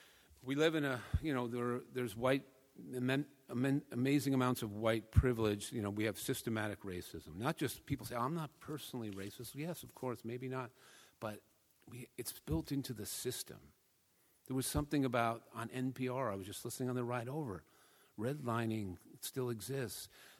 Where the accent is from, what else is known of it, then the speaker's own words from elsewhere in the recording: New York, United States; And I, you know, I'm a New Yorker